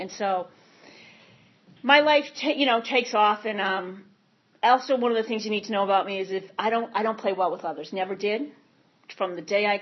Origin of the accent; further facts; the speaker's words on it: Massachusetts, United States; as you can tell, I'm probably not from the South. I get sober in Boston, born and raised in Massachusetts.